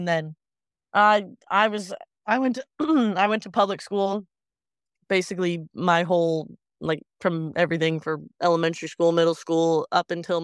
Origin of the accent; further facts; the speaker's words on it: Redwood City, California, United States; I'm 20 years old. I'm from Redwood City, California, NorCal.